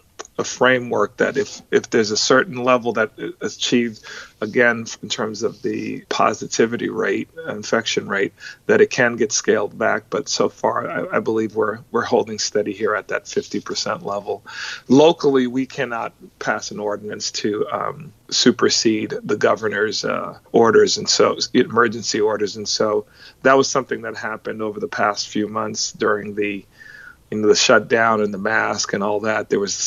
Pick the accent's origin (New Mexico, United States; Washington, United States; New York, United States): New York, United States; now in Texas, United States; So, you know, I'm from New York, and I had visited my mother, who still lives in New York.